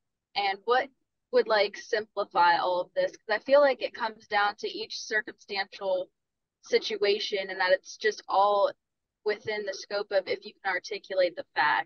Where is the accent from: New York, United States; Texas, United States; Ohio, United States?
Ohio, United States; I'm from Ohio.